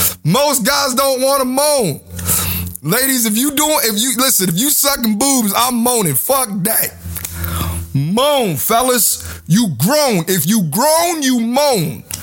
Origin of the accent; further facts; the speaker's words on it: Philadelphia, Pennsylvania, United States; I'm born June 20th, 1987. I'm from Philly